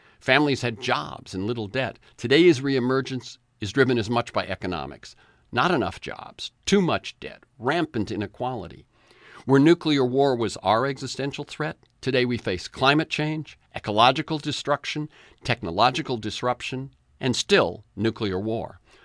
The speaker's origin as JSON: {"language": "English", "region": "Florida", "country": "United States", "tie": "born or raised there", "also_born_or_lived": "New Bedford, Massachusetts / Texas", "said": "I was born in New Bedford, Mass., a poor gray town that lost its textile mills to right-to-work states in the South. My family moved, first to Texas, then settling in Florida, two states on the rise."}